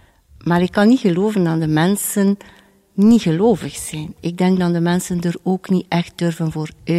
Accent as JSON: {"language": "Dutch", "town": "Eeklo", "region": "East Flanders", "country": "Belgium", "said": "ik kom uit Eeklo. En ik ben een heel gelovig iemand."}